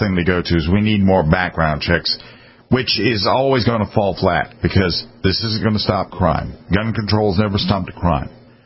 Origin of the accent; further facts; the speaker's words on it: United States; now in Canada; If you grew up somewhere in America where gun culture wasn't a thing, as is my situation, I'm an American living in Canada